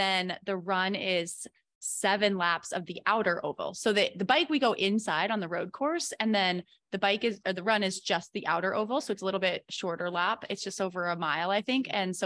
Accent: Montana, United States; But I mean, I'm like, yeah, I'm from Montana.

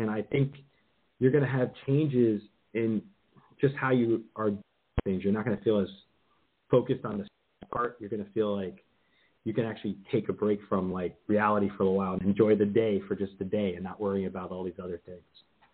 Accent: New Jersey, United States; I'm from Jersey. Grew up in Jersey originally.

